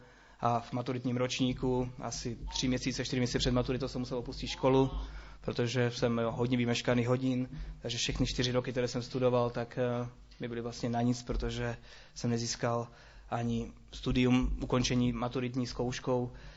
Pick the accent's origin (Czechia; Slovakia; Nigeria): Slovakia; Bratislava, Bratislava Region; Czech is a second language; now in Czech Republic; Možná, jak slyšíte, tak původem jsem ze Slovenska, z Bratislavy. Nejsem zdejší, nicméně tady žiju už 11 let.